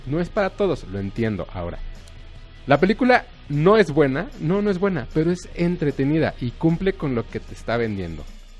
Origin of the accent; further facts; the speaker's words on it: Mexico; Es una leyenda que nosotros como mexicanos conocemos muy bien.